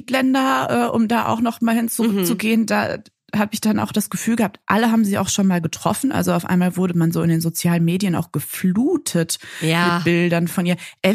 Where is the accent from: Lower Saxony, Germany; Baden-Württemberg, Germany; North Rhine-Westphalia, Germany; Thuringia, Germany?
North Rhine-Westphalia, Germany; Mönchengladbach; Ich komme aus Mönchengladbach.